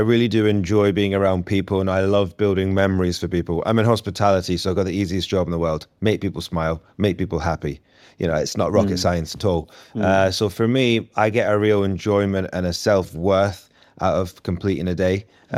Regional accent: Scotland, United Kingdom; So being Scottish, university's free, and a strict mother and a strict father

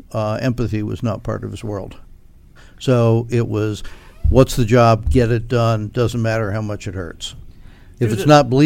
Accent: Boyertown, Pennsylvania, United States; also born or lived in New Jersey; I was born in New Jersey, but very quickly removed to Boyertown, Pennsylvania.

